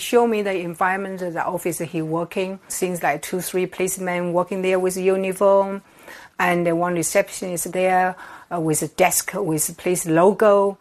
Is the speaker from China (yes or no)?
yes; China; English is a second language; because I was born bred in China